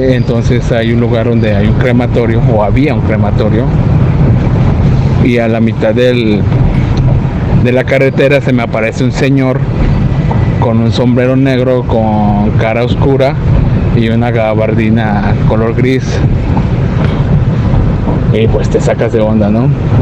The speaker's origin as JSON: {"language": "Spanish", "town": "Ciudad Guzmán", "region": "Jalisco", "country": "Mexico", "said": "Yo soy de acá de Jalisco, de Ciudad Guzmán."}